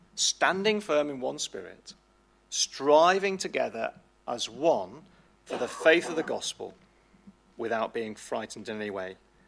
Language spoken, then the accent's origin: English; United Kingdom; We become citizens of heaven. Not that we stop being British, but that we gain this dual nationality, if you like.